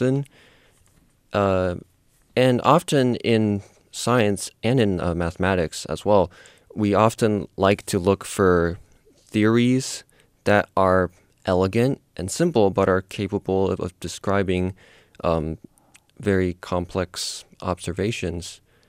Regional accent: Portland, Oregon, United States; Yes, I'm from Oregon, yeah. Portland, and I was born there. I lived there my entire life.

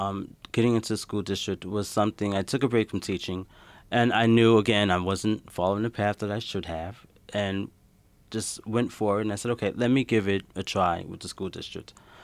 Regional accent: Brooklyn, New York, United States; also born or lived in Long Island; I grew up in Brooklyn, New York, and also on Long Island.

